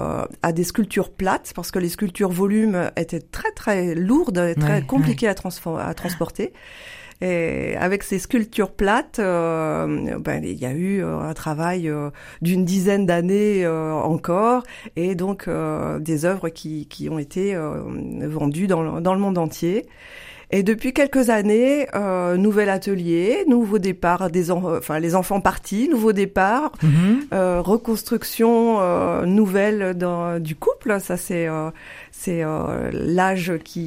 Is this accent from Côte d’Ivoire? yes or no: no; Grand Est, France; born there; Je suis née dans la Lorraine, dans l'est de la France. Mmh. Et donc, j'ai grandi dans un monde ouvrier